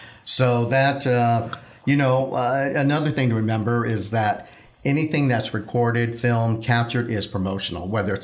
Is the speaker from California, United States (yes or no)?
yes; Oakland, California, United States; that was our connection because I grew up in Oakland, California, where … grew up too.